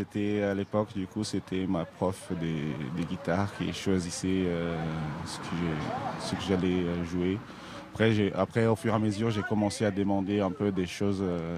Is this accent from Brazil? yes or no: yes; Brazil; French is a second language; now in France; Au Brésil, parce que voilà, je suis originaire du Brésil.